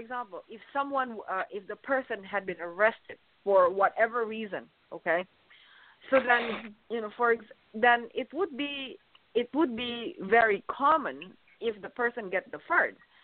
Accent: Indonesia; in comparison to my own country, I'm from Indonesia.

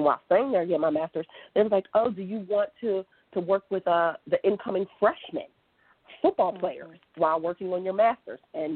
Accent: New Jersey, United States; So I'm from New Jersey, so I'm from the East Coast

